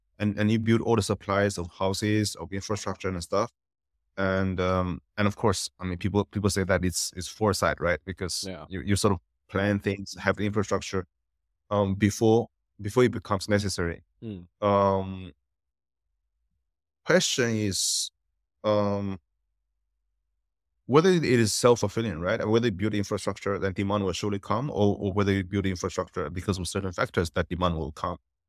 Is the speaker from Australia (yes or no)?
no; China; In my hometown, close to Shanghai, there's this huge construction industry